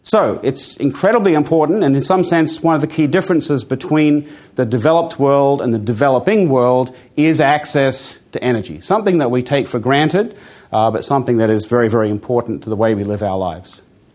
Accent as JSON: {"language": "English", "town": "Armidale", "region": "New South Wales", "country": "Australia", "tie": "born or raised there", "accent": "mixture of Australian and US", "moved": "as an adult", "lives_now": "United States", "said": "I have an accent that is neither here nor there. I grew up in Australia, in Armidale, New South Wales, and then I went and did my PhD in the US and have been there ever since, and so my accent is a mixture of those things."}